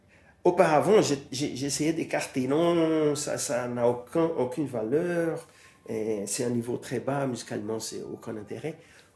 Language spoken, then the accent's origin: French; Brazil; un univers culturel qui m'appartient en tant que Brésilien.